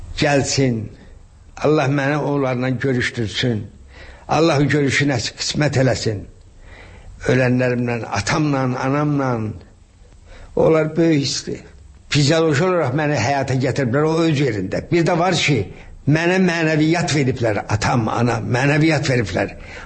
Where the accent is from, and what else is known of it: Shaki, Shaki-Zagatala, Azerbaijan; born or raised there